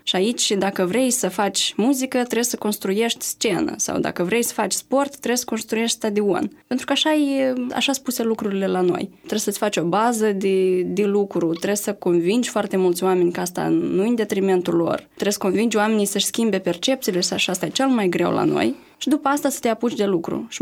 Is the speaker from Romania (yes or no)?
no; Moldova; noi avem încă o problemă, ca moldoveni, ca țară, ca o comunitate.